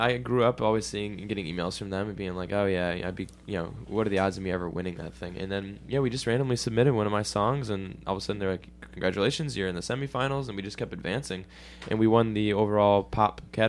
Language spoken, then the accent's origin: English; Chicago, Illinois, United States; I'm from Chicago, I grew up there, so I miss, you know, deep dish pizza.